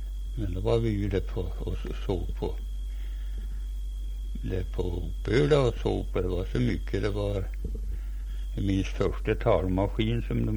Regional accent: Krange, Sweden; born there; Nej, jag födde, jag var född i Krange. Jag föddes i Krange.

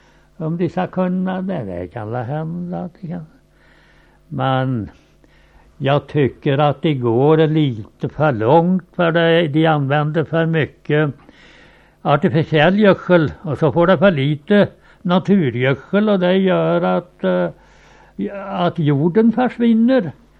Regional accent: Humla, Västra Götaland County, Sweden; born there; I Humla var jag född.

